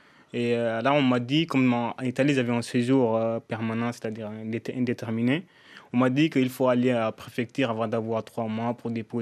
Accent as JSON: {"language": "French", "country": "Senegal", "moved": "yes", "lives_now": "France", "said": "Oui, je viens du Sénégal."}